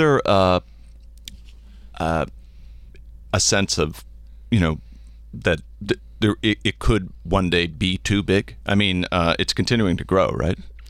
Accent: Massachusetts, United States; I grew up in Massachusetts. I live and work in the Northeast

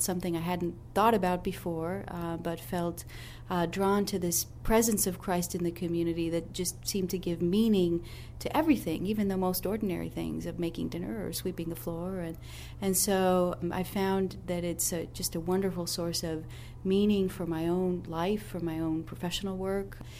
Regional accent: Los Angeles, California, United States; I grew up in Los Angeles, and I found it was just a tremendous anchor

